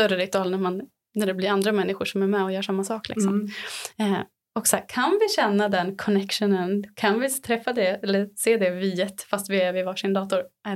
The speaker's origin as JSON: {"language": "Swedish", "region": "Dalarna County", "country": "Sweden", "lives_now": "Stockholm, Sweden", "said": "jag liksom tog mitt pick och pack och drog hem till Dalarna där jag kommer ifrån"}